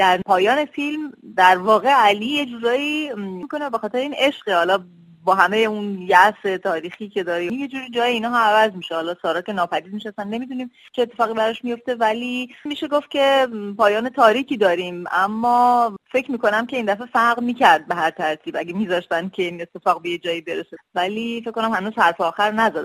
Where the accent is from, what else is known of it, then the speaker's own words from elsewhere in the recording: Iran; دقیقاً من یه ایرانی هستم، به عنوان یه شهروند ساده،